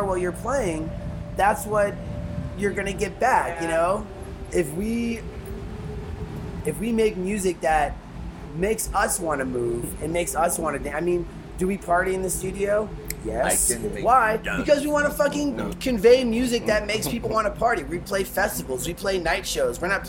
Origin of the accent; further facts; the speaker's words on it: Florida, United States; and I'm from Florida, so all of the shit that I ever got was from like trading dead tapes and fish tapes